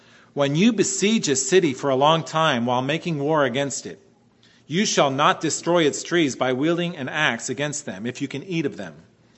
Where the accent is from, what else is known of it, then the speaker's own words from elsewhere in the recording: Pennsylvania, United States; You know, I grew up there in Pennsylvania, like I told you before, that river, that Schuylkill River, that corridor.